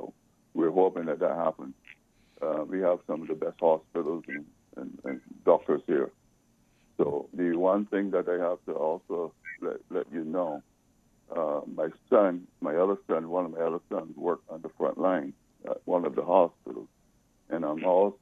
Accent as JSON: {"language": "English", "town": "Boston", "region": "Massachusetts", "country": "United States", "said": "and I'm from Boston."}